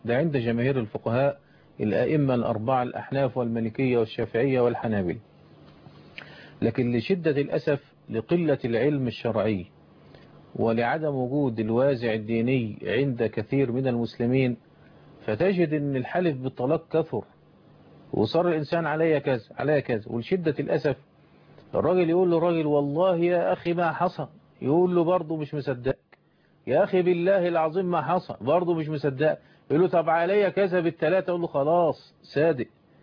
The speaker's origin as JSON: {"language": "Arabic", "country": "Egypt"}